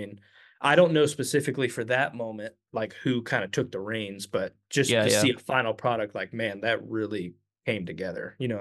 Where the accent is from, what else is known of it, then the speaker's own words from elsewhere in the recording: Dublin, Georgia, United States; also born or lived in Orlando, Florida; So I was born in Orlando, Florida, but I grew up in a really small town in Georgia called Dublin, Georgia. It's about 2 hours south of Atlanta. I grew up there since I was like 6 years old, graduated high school there in 2014.